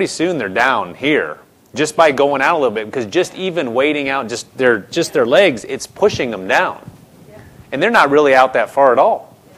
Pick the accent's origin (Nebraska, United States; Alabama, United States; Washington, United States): Nebraska, United States; Omaha; I grew up in Nebraska. Omaha, that side of Nebraska borders the Missouri.